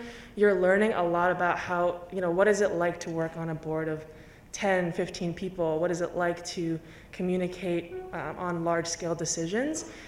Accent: New York City, New York, United States; I'm a junior in the ILR school. I'm originally from Queens, New York City

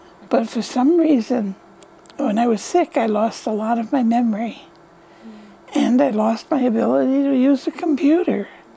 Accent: United States; I'm from the Spencer-Vinton area.

